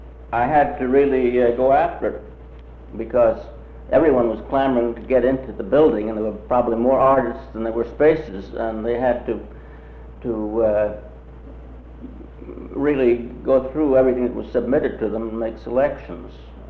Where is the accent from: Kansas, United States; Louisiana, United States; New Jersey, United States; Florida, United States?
Louisiana, United States; New Orleans; born there; I was born in New Orleans in 1900.